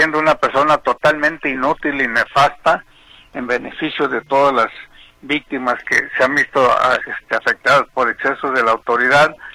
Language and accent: Spanish; San Sebastián del Oeste, Jalisco, Mexico; hasta mi tierra natal, San Sebastián del Oeste, que también está abandonado aquello